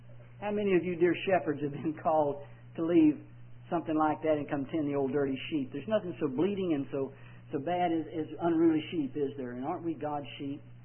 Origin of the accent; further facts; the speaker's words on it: Texas, United States; I want to say little doggy because I'm from Texas